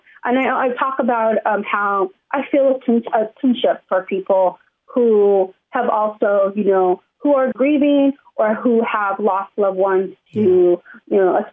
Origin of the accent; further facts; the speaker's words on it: San Bernardino, California, United States; home is always for me, you know, the inland California, Southern California. I'm from San Bernardino.